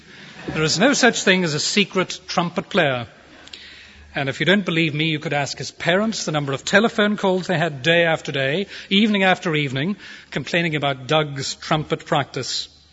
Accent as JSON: {"language": "English", "town": "Belfast", "region": "Northern Ireland", "country": "United Kingdom", "tie": "born or raised there", "said": "As a young teenager, I was brought up in Belfast in Northern Ireland"}